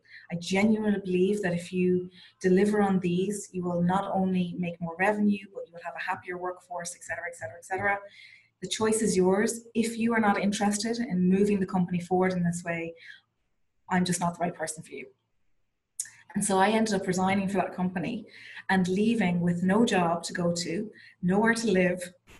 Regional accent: Ireland; moved away; I'm Irish, had no intentions of moving back to Ireland. Actually was moving to London, believe it or not.

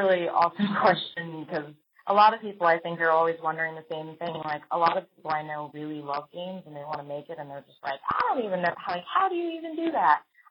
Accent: New York City, New York, United States; most of us are from New York City, so we can legitimately just say, like, you know, This is a legit born and raised in New York product.

